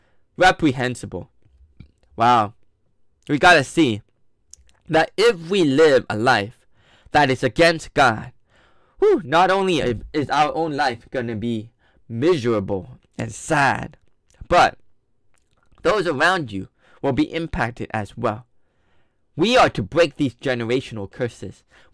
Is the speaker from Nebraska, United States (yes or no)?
no; Texas, United States; I grew up in Texas. I was there for 6th grade